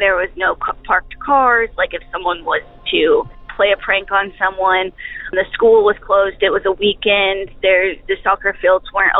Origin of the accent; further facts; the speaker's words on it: St. Joseph, Missouri, United States; So I grew up in St. Joseph, Missouri